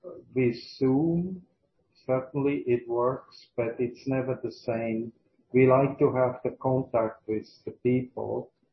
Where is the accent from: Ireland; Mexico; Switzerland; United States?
Switzerland